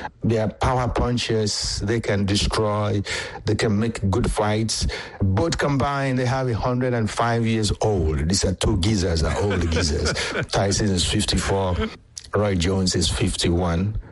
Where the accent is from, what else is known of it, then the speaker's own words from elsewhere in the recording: Nigeria; I'm a Nigerian. In Nigeria, we have something called shakara.